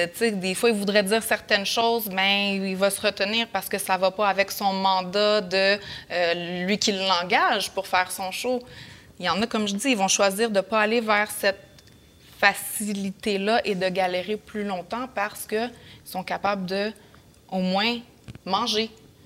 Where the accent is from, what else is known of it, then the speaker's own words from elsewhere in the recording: Montreal, Quebec, Canada; Je grandis à Montréal.